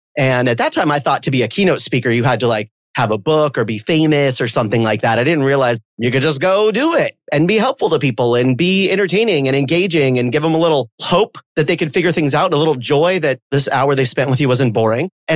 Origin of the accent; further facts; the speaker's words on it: San Diego, California, United States; born there; It was probably a warm day in April when I was born. I was born in San Diego.